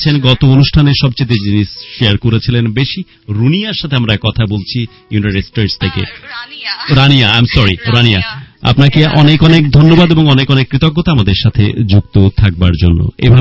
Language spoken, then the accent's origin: Bangla; Bangladesh; Of course আমরা বাংলাদেশি।